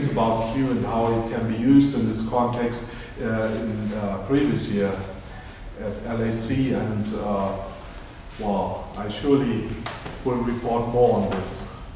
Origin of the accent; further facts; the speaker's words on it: Berlin, Germany; from Berlin.